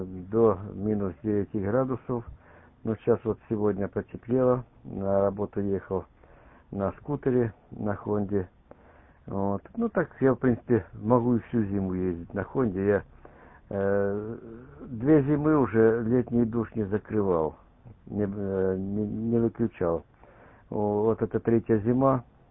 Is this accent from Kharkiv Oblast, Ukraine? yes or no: no; Kyiv Oblast, Ukraine; born there; Ну, это я родился под Киевом, ну, там такие зимы раньше были.